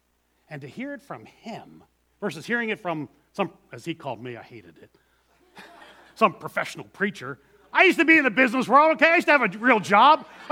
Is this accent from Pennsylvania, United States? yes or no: yes; Philadelphia, Pennsylvania, United States; Growing up in Philadelphia, you're born, it's in your DNA.